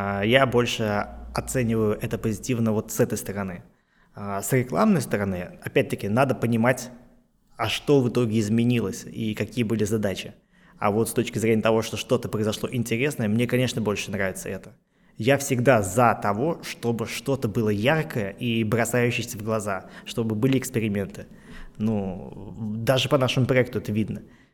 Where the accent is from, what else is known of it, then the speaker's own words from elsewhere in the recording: Kazan, Tatarstan, Russia; И как бы, а я вот, ну, родом из Казани.